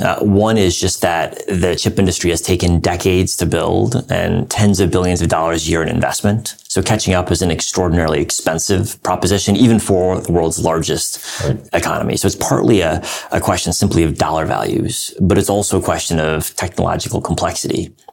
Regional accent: Illinois, United States; Well, I grew up outside of Chicago and I was an undergraduate at Harvard and studied history

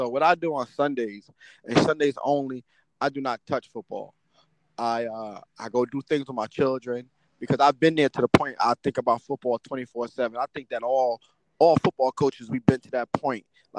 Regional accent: Newark, New Jersey, United States; me coming back home to the city of Newark because I'm from Newark.

